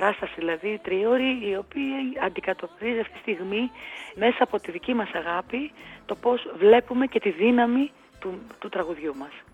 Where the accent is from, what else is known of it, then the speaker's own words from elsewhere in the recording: Greece; επειδή είμαστε άνθρωποι, επειδή είμαστε Έλληνες